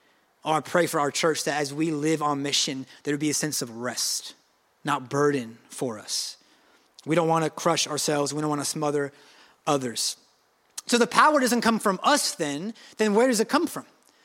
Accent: Oakland, California, United States; Now, I'm not a farmer. I'm from Oakland, okay? I'm not sure if we have farms in Oakland.

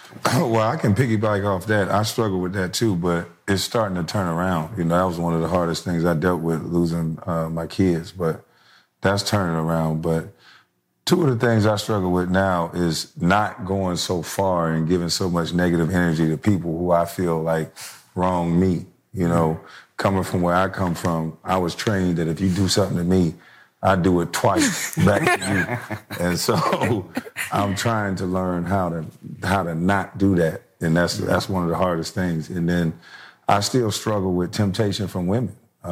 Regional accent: South Carolina, United States; I'm from South Carolina. Mm-hmm. You know, we Geechee.

